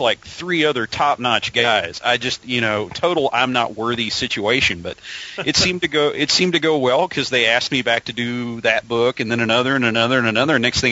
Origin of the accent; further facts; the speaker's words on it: Virginia, United States; Well, you know, I'm from Southwest Virginia, so, you know, it's coal mines down there.